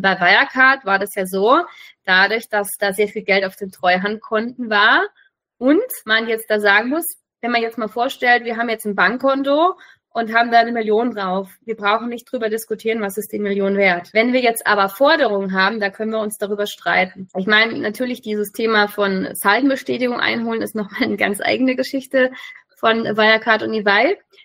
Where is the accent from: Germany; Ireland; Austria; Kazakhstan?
Germany; Baden-Württemberg; ich komme aus Baden-Württemberg